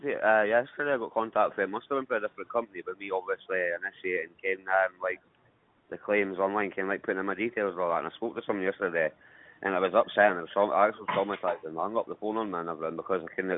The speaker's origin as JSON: {"language": "English", "town": "Aberdeen", "region": "Scotland", "country": "United Kingdom", "tie": "born or raised there", "said": "I was moved back up to my hometown of Aberdeen and back in my long-term foster carer that I got put into"}